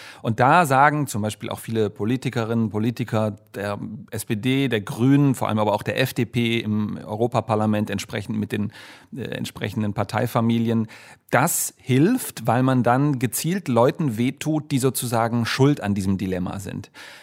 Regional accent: Germany; nee, ich komme aus Deutschland.

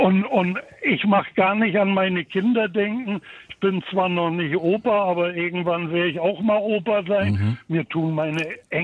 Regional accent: Parchim, Mecklenburg-Vorpommern, Germany; Und wenn ich durch meine Heimatstadt Parchim laufe

